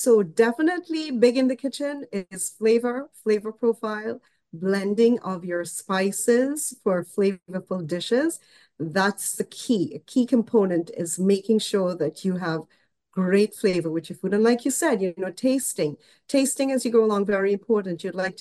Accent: Trinidad & Tobago; I was brought up in the Caribbean, the beautiful twin islands of Trinidad and Tobago.

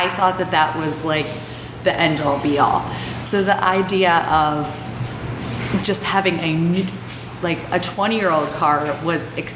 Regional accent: Philadelphia, Pennsylvania, United States; So my background is I grew up in Section 8 housing mm-hmm. in Philadelphia, which is government-assisted housing

